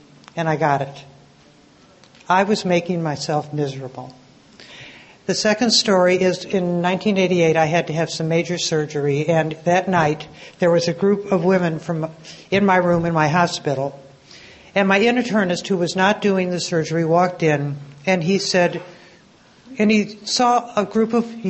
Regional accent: New York, United States; I grew up in New York where we would have the dinner before the meeting in a coffee shop.

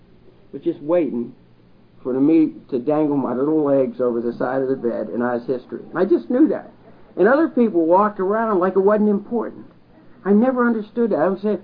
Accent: Ireland

